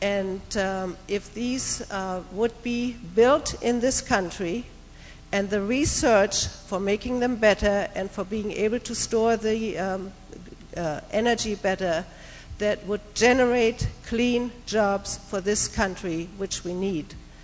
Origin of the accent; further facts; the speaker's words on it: Germany; now in United States; I've lived in the state now for 45 years, but you can tell I was not born here and I did not grow up here. And I came over here from Germany